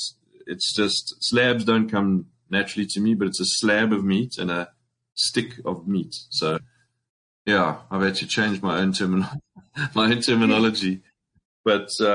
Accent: Springs, Gauteng, South Africa; moved away as an adult; now in New York, United States; We want to know where you're from. I'm from Springs, proudly from Springs. Yep. I moved over with another company, Arthur Anderson, to New York

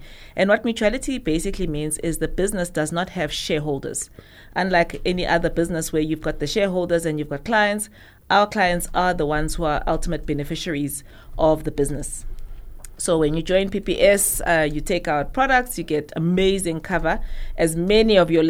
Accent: Durban, KwaZulu-Natal, South Africa; now in Johannesburg, South Africa; I'm a Highlands North girl. but I grew up in Durban, came to Johannesburg to study.

